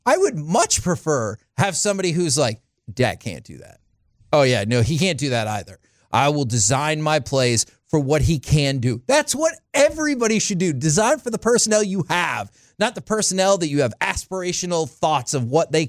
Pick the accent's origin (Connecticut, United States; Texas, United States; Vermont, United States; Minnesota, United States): Texas, United States; I was born and raised in the Metroplex.